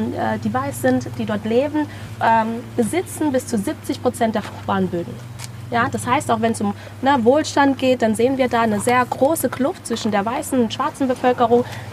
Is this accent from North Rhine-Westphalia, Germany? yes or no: no; Baden-Württemberg, Germany; ich bin aber selber aufgewachsen in Baden-Württemberg, ohne irgendwas von Kolonialismus wirklich mitzubekommen oder zu verstehen.